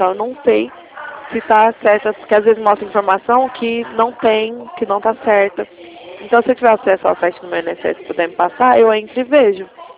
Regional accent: Ribeirão Preto, São Paulo, Brazil; eu sou de Ribeirão Preto.

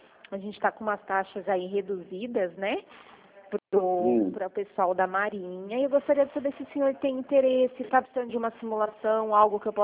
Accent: Americana, São Paulo, Brazil; Eu sou de Americana, São Paulo.

